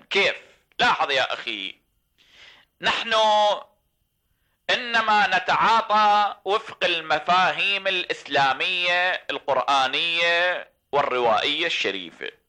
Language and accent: Arabic; Iraq; أنا عراقي